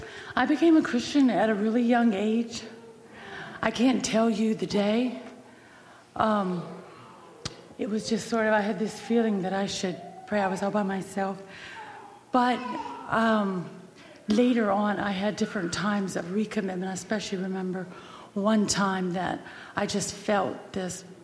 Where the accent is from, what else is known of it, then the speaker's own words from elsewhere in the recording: Virginia, United States; I was born in Central Virginia to … We lived in a small little mountaineer town, I guess you'd call it, at the foot of the Blue Ridge Mountains.